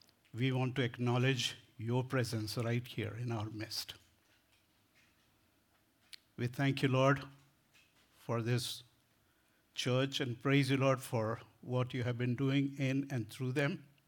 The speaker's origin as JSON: {"language": "English", "country": "India", "tie": "born or raised there", "second_language": "English", "said": "We have had some influence of British English growing up in India. So my language is all messed up."}